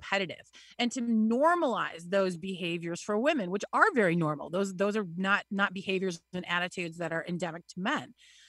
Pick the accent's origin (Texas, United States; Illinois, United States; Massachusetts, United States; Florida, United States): Illinois, United States; Yeah, I grew up in Northern Illinois, in a small town where everybody was an athlete, it seemed like.